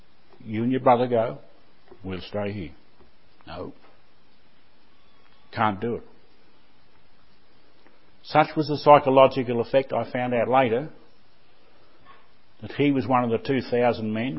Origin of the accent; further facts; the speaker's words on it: Australia; Told them I was from Australia.